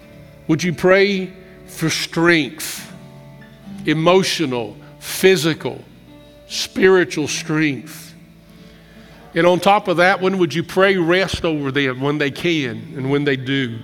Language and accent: English; Summersville, West Virginia, United States; There's a guy I grew up with in Summersville.